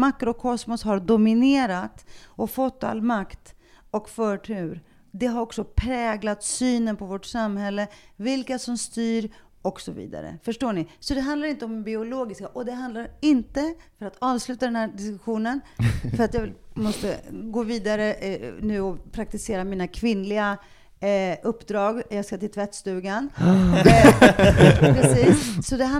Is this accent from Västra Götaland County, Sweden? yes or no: no; Stockholm, Stockholm County, Sweden; som invandrartjej i Sveriges mest stigmatiserade och fattigaste förort Rinkeby, där jag växte upp i en trasig familj utan förutsättningar och bildningar och positioner, utan arv.